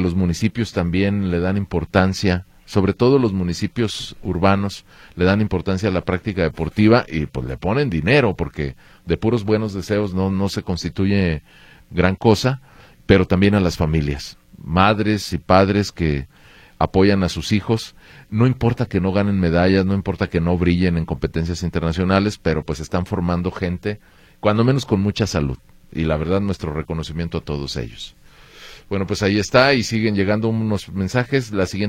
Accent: Mexico; He vivido toda mi vida en México, desde que tengo uso de razón, será desde los 12 años

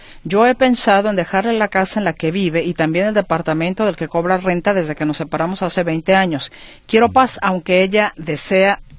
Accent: Sonora, Mexico; now in Guadalajara, Mexico; Si yo soy de Sonora y estoy casada allá, ¿puedo promover mi divorcio en Guadalajara ya que hoy vivo aquí?

